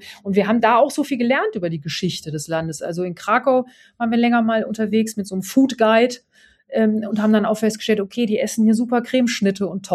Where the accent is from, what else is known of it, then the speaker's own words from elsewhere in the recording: Aachen, North Rhine-Westphalia, Germany; Ich komme ja aus Aachen